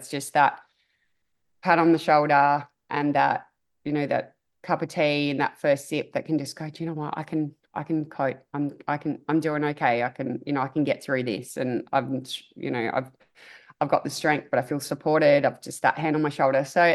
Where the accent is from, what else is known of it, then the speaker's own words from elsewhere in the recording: Australia; being an elite athlete and competing for my country it's indescribable, really, to be announced as an Australian champion